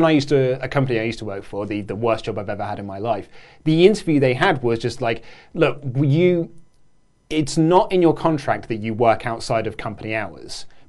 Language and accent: English; United Kingdom; Andy is the only one of us who is partly, we're just British.